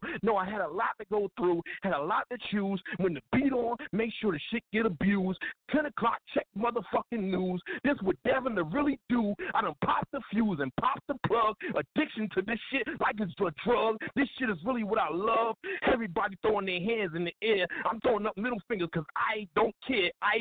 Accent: Trenton, New Jersey, United States; I'm from New Jersey, Trenton, New Jersey, as well.

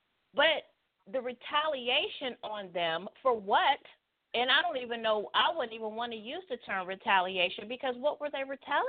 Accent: Cincinnati, Ohio, United States; And, you know, I'm from Cincinnati, too. You know, we got brownstones downtown, you know, over there on the West End

